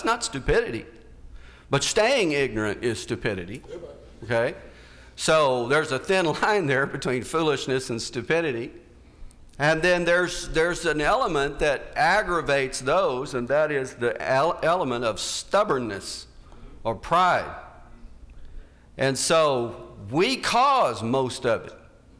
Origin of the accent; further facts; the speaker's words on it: Garland, Texas, United States; because I grew up in Garland, which is about 35 miles from McKinney.